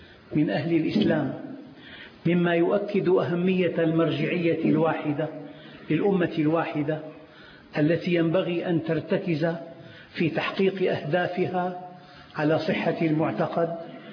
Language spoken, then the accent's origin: Arabic; Syria; انطلاقاً من غيرتي على بلدي سوريا الحبيبة